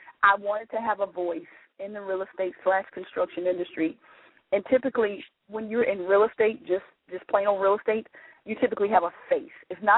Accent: Florida, United States; That's kind of how I grew up in South Florida.

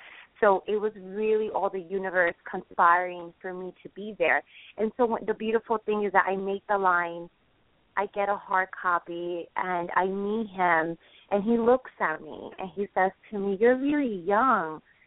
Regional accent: New Jersey, United States; so I had to come back to my hometown of New Jersey.

